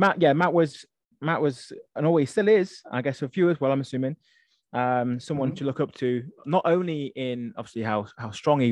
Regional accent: United Kingdom; that's because I'm British

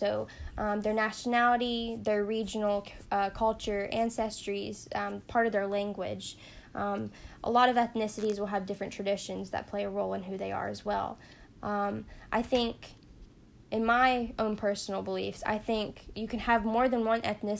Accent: Kentucky, United States; also born or lived in Massachusetts; So I've grew up in Kentucky basically my whole life, but I started, I was born in Massachusetts, and I went to a Catholic school, a private Catholic school.

